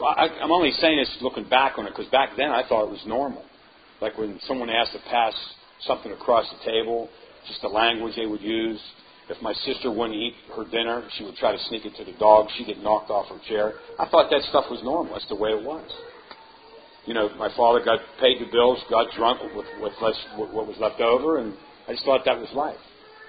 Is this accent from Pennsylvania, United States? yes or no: yes; Lancaster, Pennsylvania, United States; I was born and raised in Lancaster, PA.